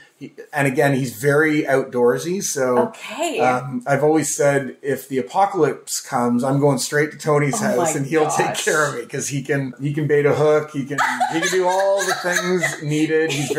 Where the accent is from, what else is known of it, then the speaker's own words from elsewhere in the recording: Orillia, Ontario, Canada; from my hometown of Aurelia.